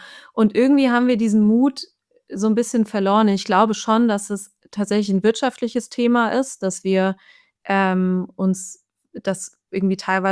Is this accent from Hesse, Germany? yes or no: yes; Frankfurt, Hesse, Germany; der Ruf eilt uns ein bisschen voraus als Frankfurter.